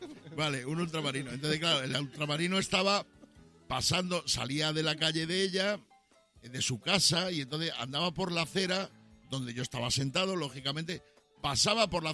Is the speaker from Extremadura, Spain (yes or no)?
yes; Badajoz, Extremadura, Spain; now in Madrid, Spain; jugábamos a lo que en mi tierra llamábamos la repiona, que era la peonza. Había una época en que todo el mundo jugaba a la peona. Repiona le mandaba en Extremadura, donde yo vivía, en Badajoz